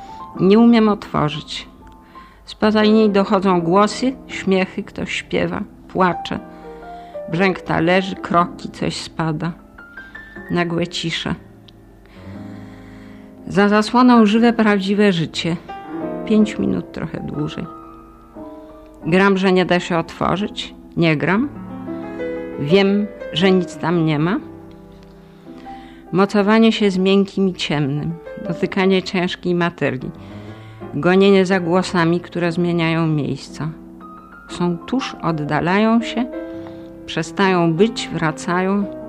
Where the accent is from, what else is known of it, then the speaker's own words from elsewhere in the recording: Margonin, Greater Poland Voivodeship, Poland; No, urodziłam się na wsi, właśnie w lesie, w Margoninie. To jest małe miasteczko, obok jest wieś i tam jest taka, była wtedy szkoła dla leśniczych, której dyrektorem był mój ojciec.